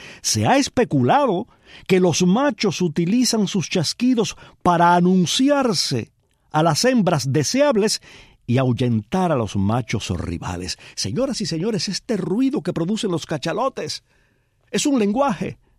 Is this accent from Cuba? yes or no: yes; Cuba; moved away; los cubanos no fuimos marineros o tan marineros como los españoles